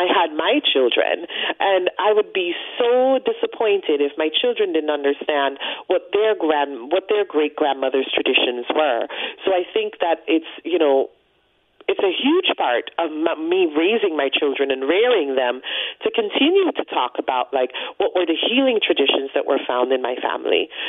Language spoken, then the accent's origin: English; Guyana; Growing up in Guyana, because in the village where I grew up, indentured servants from India came, and indentured servants from China came. So my grandparents are Chinese, and my mom's side, they're Chinese and African.